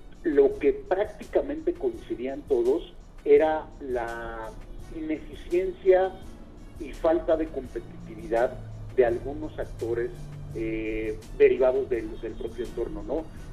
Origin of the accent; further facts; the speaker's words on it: Mexico; no podemos hacer mucho como mexicanos